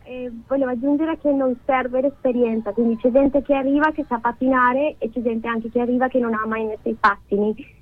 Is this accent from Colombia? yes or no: yes; Colombia; Italian is a second language; moved away; Io per esempio giocavo in Colombia, sono colombiana, giocavo roller derby in Colombia, sono arrivata qua